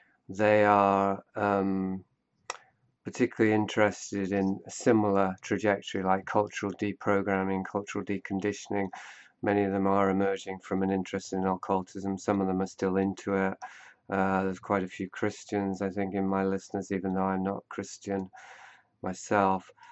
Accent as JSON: {"language": "English", "country": "United Kingdom", "moved": "yes", "lives_now": "Canada", "said": "Yeah, I'm British, but I live in Canada now. So I'm, okay. Yeah, I've been traveling for 30 years or so. But just settled in British Columbia."}